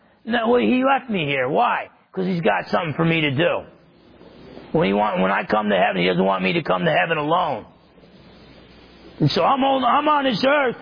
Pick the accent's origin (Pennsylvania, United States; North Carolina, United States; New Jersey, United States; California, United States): New Jersey, United States; I'm from New Jersey. I'm half Italian.